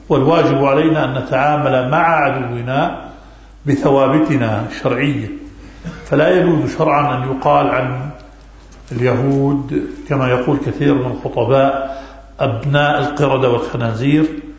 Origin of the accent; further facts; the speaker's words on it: Jerusalem, Palestine; ثم أهل فلسطين وأنا منهم وأنا مقدسي